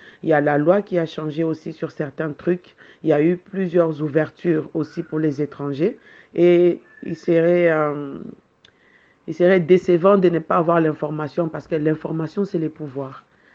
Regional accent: Kinshasa, DR Congo; moved away as an adult; now in Marrakech, Morocco; je suis arrivée à Marrakech le 14 février 2008, venant tout droit de Kinshasa, mon pays d'origine.

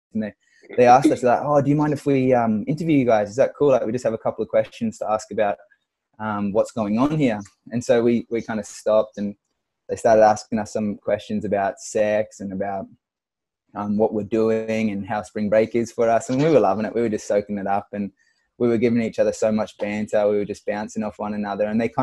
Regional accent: Australia; So this is back in 2013, you know, I'm young Australian, just looking to have a good time.

